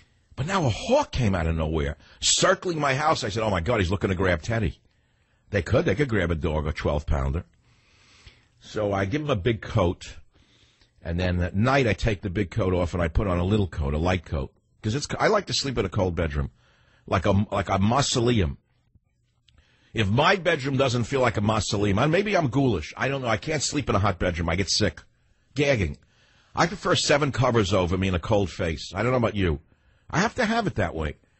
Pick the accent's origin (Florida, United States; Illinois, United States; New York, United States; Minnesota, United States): New York, United States; Queens; I dreamed I was, like, back in Queens, New York, trying to get into my mother's house that I grew up in on Utopia Parkway, an attached house.